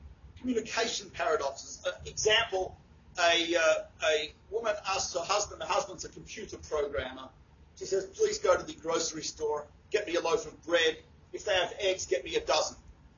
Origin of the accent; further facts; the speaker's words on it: Australia; Being Australian, I'm not so used to walking on snow and ice, etc.